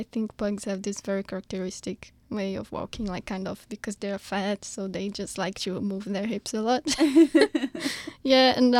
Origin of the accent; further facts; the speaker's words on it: Brasilia, Federal District, Brazil; English is a second language; I'm from Brasilia, and it's really in the middle of the country, so we don't have sea, but the closest thing we have to water is an artificial lake that they built there. It's very nice, it's very beautiful